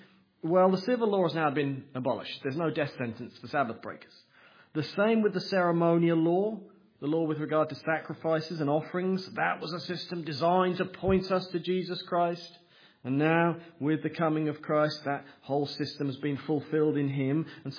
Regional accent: East of England, United Kingdom; growing up in Norfolk in England

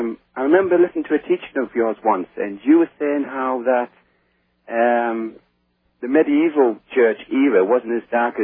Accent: England, United Kingdom; Well, I'm originally from England.

